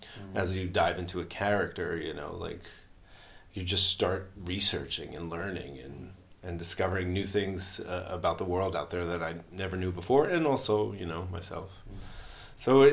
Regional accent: Georgia, United States; I thought I was going to go like a local university close to where I grew up in Georgia.

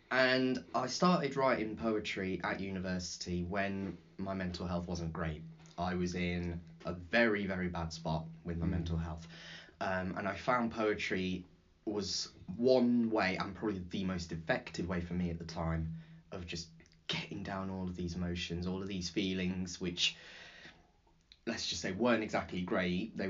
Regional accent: Leicester, East Midlands, United Kingdom; now in Worcester, United Kingdom; So I'm originally from Leicester, mm-hmm. and moved down to Worcester in 2017.

